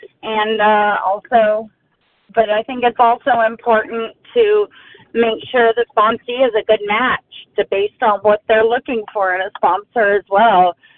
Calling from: Houston, Texas, United States; Houston, Texas.

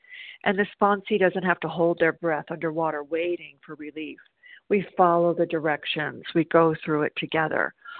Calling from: South Carolina, United States

